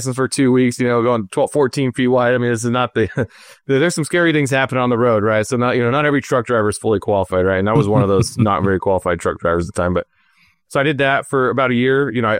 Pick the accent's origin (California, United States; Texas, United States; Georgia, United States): California, United States; So hey, even though I'm from California, I absolutely love the Midwest and we share a lot of similar values.